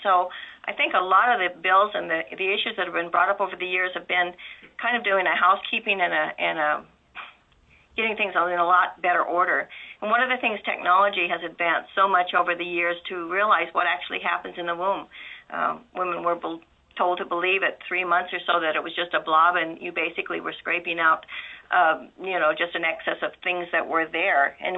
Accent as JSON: {"language": "English", "country": "United States", "said": "And it's a grisly practice that, as an American and as a human being, I find extremely, extremely disturbing."}